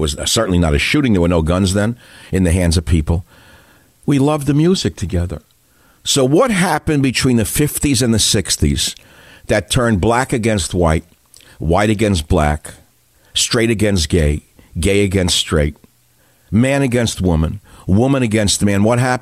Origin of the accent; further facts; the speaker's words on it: New York City, New York, United States; So, as you know, if you listen to the show, I grew up in New York City. I'm not proud of it, unproud of it. I just did.